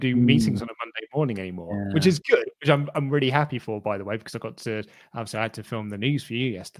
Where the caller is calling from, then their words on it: India; I'm from India.